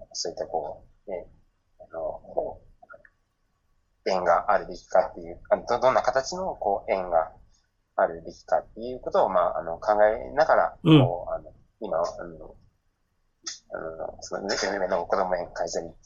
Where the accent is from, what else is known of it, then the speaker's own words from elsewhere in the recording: Nagaoka, Niigata, Japan; also born or lived in Kamo; 出身は、かの、加茂市という、新潟県の加茂市というところで、はい。で、まあ、そこで、3歳までかな、3歳までその加茂市で育ったんですけども、